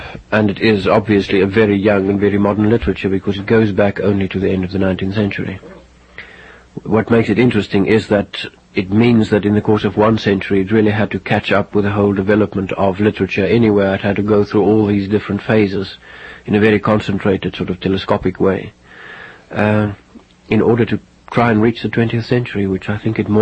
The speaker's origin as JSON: {"language": "English", "country": "South Africa", "first_language": "Afrikaans", "second_language": "English", "said": "Not in the sense that I abandoned Afrikaans, because to me, because it is my mother tongue, it is immensely important to continue writing in it."}